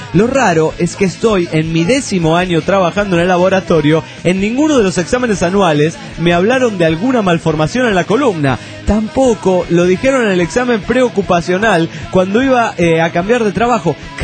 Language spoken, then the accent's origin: Spanish; Tuluá, Valle del Cauca, Colombia; Tuluá, mi tierra natal, amenazaron a la policía.